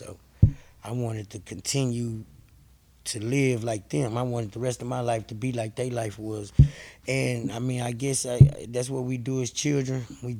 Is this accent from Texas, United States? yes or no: yes; Texas, United States; I'm from Rosewood. Homestead, my block.